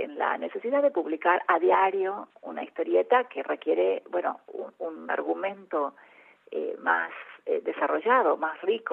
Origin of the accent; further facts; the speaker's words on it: Uruguay; moved away as an adult; now in Argentina; soy uruguaya, efectivamente, me formé en la Universidad de la República, y bueno, allí soy historiadora por la Universidad Pública de Uruguay